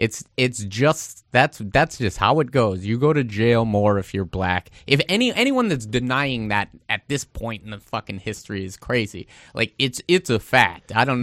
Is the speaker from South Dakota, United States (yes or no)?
no; Boston, Massachusetts, United States; from Boston, and I mean, supposedly we're the most racist city in the North